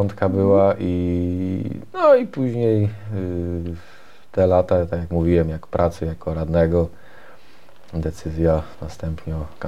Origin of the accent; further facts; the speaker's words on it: Gorzyczany, Świętokrzyskie Voivodeship, Poland; also born or lived in Sandomierz; urodziłem się w zasadzie w Sandomierzu, no, ale wychowałem się w Gorzyczanach i od dziecka mieszkam w Gorzyczanach. Tu wróciłem, związałem swoją przyszłość, swoje życie, no, z naszą gminą.